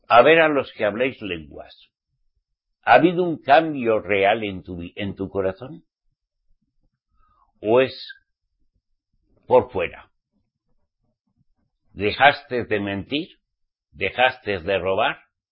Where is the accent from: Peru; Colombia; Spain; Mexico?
Spain; digo de España porque yo soy de España